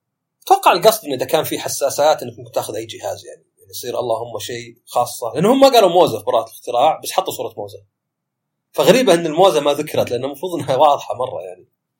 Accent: Saudi Arabia; يعني مرة تخيل عندنا في السعودية مثلا اروح المطعم

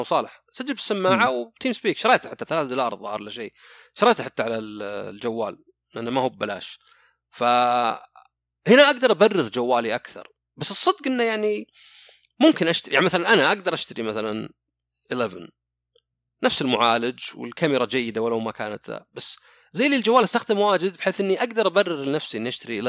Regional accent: Saudi Arabia; لا مثلا احنا عندنا في السعوديه ممكن تشتري شاورما ب4 ريال

